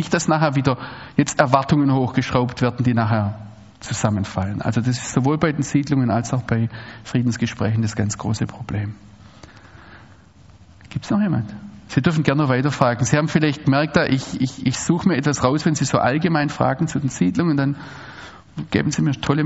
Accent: Germany; Ja, so wie wir das gerne als Deutsche hätten.

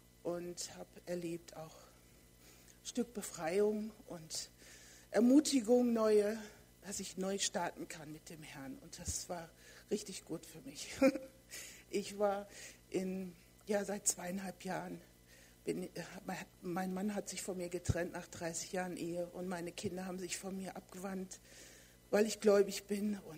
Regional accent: Wetzlar, Hesse, Germany; Ich komme aus Wetzlar.

